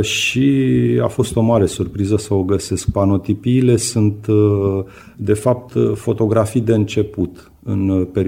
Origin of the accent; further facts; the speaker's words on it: Craiova, Dolj, Romania; m-am născut în Craiova și încă de mic copil am simțit bucuria de a mă plimba pe străzile orașului